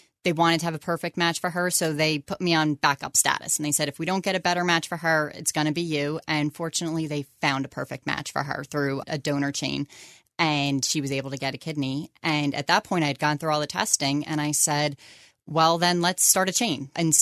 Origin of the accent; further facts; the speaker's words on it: Evesham, New Jersey, United States; I am from Evesham in New Jersey, Burlington County, and have been here for over 20 years.